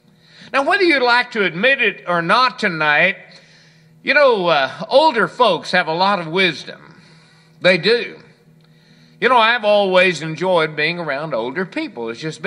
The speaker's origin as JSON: {"language": "English", "town": "Hallsville", "country": "United States", "tie": "born or raised there", "said": "when I was growing up in my hometown in Hallsville"}